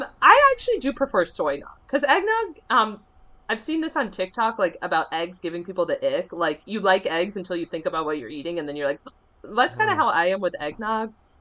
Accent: Florida, United States; I mean, we grew up in Florida. So like all of my Christmas traditions are Florida ones, like with no snow.

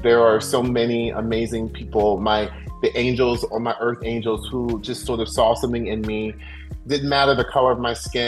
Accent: Orlando, Florida, United States; also born or lived in Baltimore; I was actually born in Baltimore, and then my parents moved us, my brother and I, 16 months apart, I'm the oldest, to Orlando when we were about 6 years old, 6 and 5

